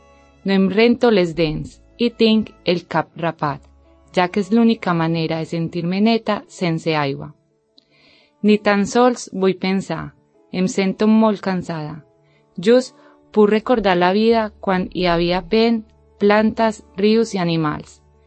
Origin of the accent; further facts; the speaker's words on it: Colombia; now in Sant Cugat, Spain; soc colombiana, visc a Sant Cugat des de fa un any